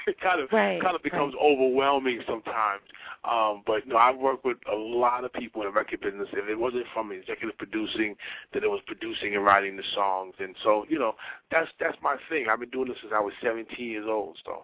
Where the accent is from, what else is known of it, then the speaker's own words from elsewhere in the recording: New York City, New York, United States; You know, I'm from Bronx, New York City. You know, we grew up in a poverty state of mind.